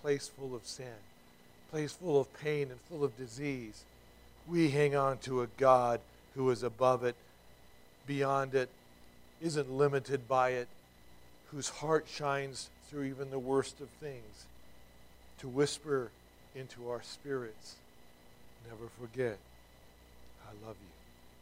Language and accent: English; Ireland; Being Irish, I love Irish and Celtic things.